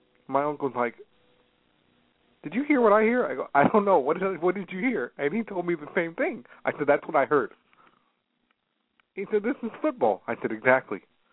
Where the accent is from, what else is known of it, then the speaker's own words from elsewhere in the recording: San Jose, California, United States; born there; It's right next to San Jose, and San Jose is where I was born.